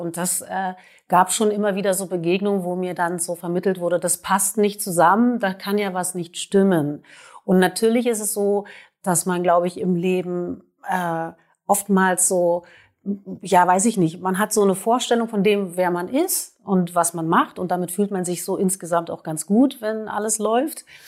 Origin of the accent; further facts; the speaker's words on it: Berlin, Germany; Ich bin ja in Berlin geboren und aufgewachsen